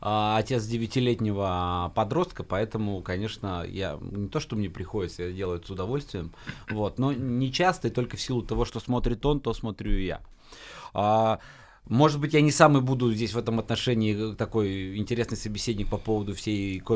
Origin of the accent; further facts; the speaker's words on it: Urals, Russia; я же с Урала там много меда.